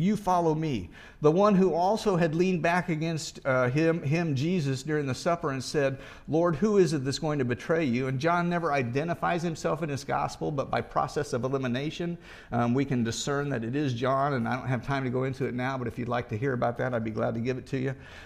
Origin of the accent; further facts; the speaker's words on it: United States; I'm an American. I get that.